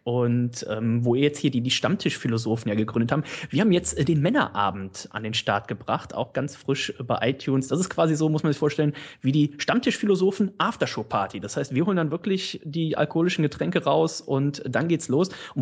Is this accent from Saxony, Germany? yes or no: no; Leverkusen, North Rhine-Westphalia, Germany; komme aus dem schönen Leverkusen